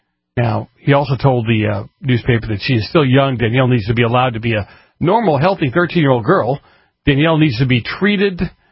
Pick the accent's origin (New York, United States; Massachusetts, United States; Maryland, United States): Massachusetts, United States; Boston; I grew up in Boston. I know what it's like.